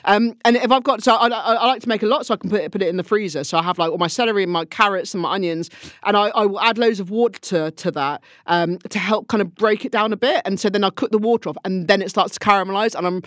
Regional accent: Weymouth, South West England, United Kingdom; I come from Weymouth and I went back after uni

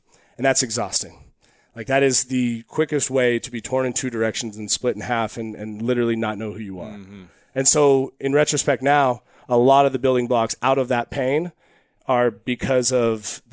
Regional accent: Eugene, Oregon, United States; I grew up in Eugene, Oregon.

